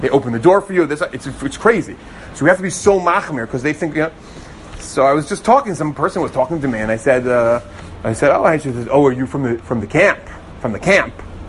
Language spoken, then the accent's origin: English; New York, United States; also born or lived in New Jersey; We're from New York and New Jersey. Nobody ever opens doors.